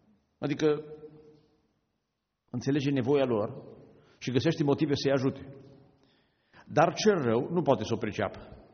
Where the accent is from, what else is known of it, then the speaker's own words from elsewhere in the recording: Romania; Eu sunt originar din Apuseni.